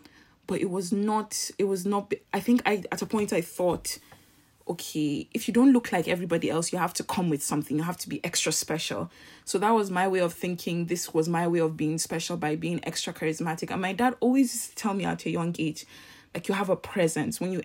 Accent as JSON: {"language": "English", "region": "Kano", "country": "Nigeria", "tie": "born or raised there", "said": "my mom is Trinidadian, so from South America, the Caribbean. I was born and raised in Kano, so it was very much, we were in the north, but also not your average or typical northerners."}